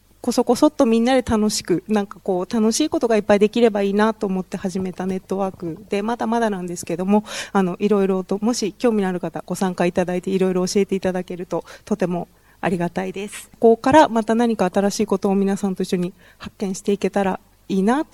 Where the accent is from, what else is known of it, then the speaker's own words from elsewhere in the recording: Saitama, Japan; 埼玉県さいたま市浦和区の出身、浦和レッズで有名な町で生まれ育ちました。北海道に市別に引っ越してきてちょうど1年半です。まだ、北海道民2年生です。